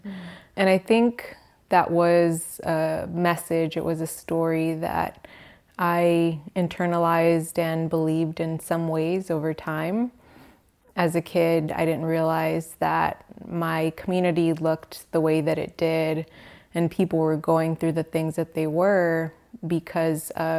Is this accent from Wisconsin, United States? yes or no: no; Austin, Texas, United States; So I grew up in Austin, in East Austin in particular